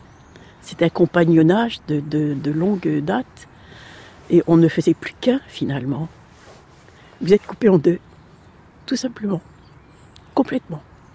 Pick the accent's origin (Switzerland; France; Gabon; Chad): France; Hauts-de-France; nous sommes originaires de la Picardie. Et en Picardie, il y avait de très beaux chênes rouges